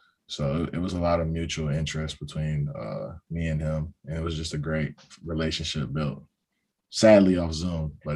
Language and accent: English; Durham, North Carolina, United States; always growing up in ACC country. I was born in Durham, North Carolina. So I was born in Duke Hospital.